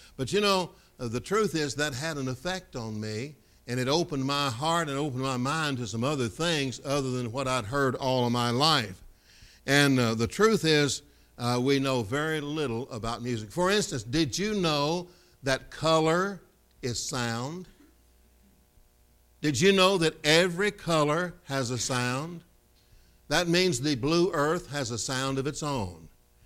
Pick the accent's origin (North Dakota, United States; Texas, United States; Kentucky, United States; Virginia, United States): Kentucky, United States; I grew up in Kentucky, as I told you this morning, and I love music, love to sing, and I started hanging around the local radio station